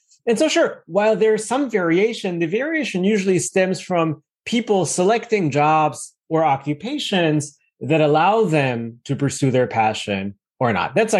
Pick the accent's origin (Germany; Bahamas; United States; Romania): Germany; English is a second language; also born or lived in United Kingdom; I'm originally from Germany. I actually did my undergrad and master's degree in the UK.